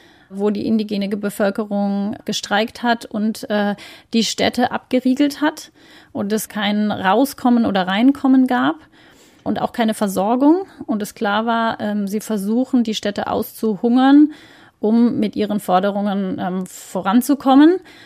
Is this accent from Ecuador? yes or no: yes; Ecuador; ich bin ja als Jugendliche groß geworden in Ecuador